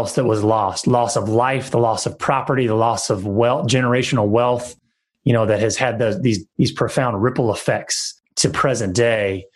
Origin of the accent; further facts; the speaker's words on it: New Bern, North Carolina, United States; you know, I'm from New Bern, North Carolina. So I know more than most the significance of what a port city used to mean, because, you know, New Bern used to be the capital of North Carolina for a reason, because it's on the water.